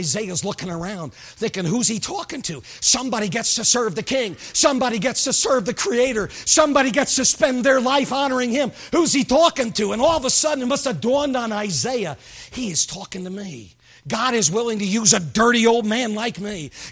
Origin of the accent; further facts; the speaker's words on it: United States; you never worry about things a whole lot being an American.